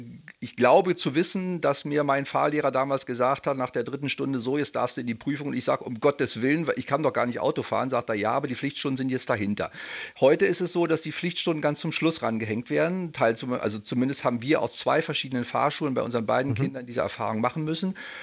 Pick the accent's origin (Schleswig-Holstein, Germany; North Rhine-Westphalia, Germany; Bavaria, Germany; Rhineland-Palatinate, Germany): Schleswig-Holstein, Germany; Itzehoe; Wir kommen aus Itzehoe, ist nicht sehr groß